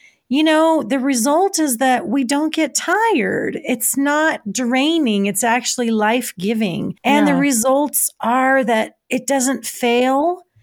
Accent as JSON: {"language": "English", "town": "Los Angeles", "region": "California", "country": "United States", "tie": "born or raised there", "said": "I've mentioned before that I was raised in Los Angeles, where you have this incredible pressure to look a certain way and be tan and fit and all this kind of thing."}